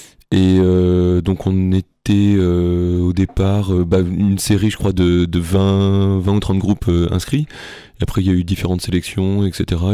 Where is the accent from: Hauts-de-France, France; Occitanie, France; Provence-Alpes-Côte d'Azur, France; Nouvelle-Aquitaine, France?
Nouvelle-Aquitaine, France; born there; now in Tours, France; Moi, je suis creusois de naissance, mais je suis à Tours depuis 15 ans.